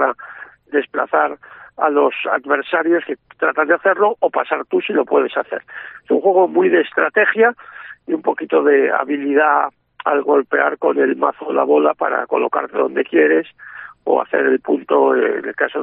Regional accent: Asturias, Spain; now in Madrid, Spain; aunque vivimos en Madrid, somos asturianos, y en Asturias pues se ha jugado de siempre.

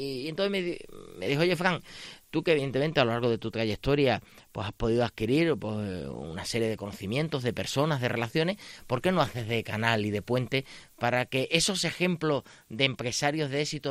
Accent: Extremadura, Spain; No podemos llegar porque somos extremeños, claro, a ningún lado.

